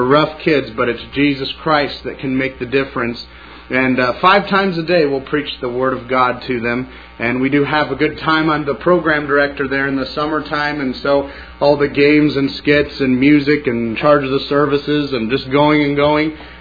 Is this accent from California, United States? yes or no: no; Apache Creek, New Mexico, United States; I'm from Apache Creek Deaf and Youth Ranch. It's the closest town to it is 20 miles, and it's about 400 people. And it's just really up in the mountains in the middle of nowhere. It's located in the largest county of New Mexico, Catron County